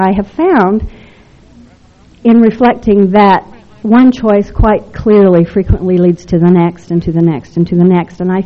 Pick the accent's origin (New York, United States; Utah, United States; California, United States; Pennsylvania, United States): Utah, United States; Salt Lake City; I came from a very traditional family. I was raised here largely in Salt Lake. My mother never worked.